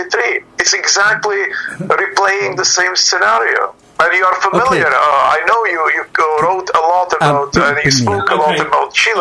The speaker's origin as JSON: {"language": "English", "country": "Czechia", "tie": "born or raised there", "also_born_or_lived": "Soviet Union", "moved": "yes", "said": "I grew up in communist Czechoslovakia, and I was born in Soviet Union."}